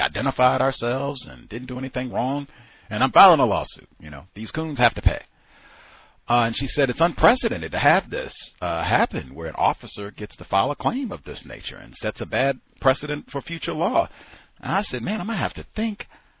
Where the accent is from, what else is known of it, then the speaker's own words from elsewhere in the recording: Virginia, United States; born there; I was born in Virginia, talked about before, so I'm familiar with VMI, knew a number of folks that I went to high school with who went to VMI